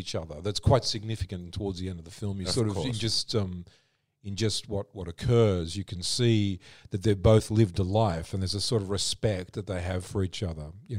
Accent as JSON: {"language": "English", "country": "Australia", "said": "like as an Australian, you know, like so that you have this sort of protected area, but still the outside world is where you're going to have to live."}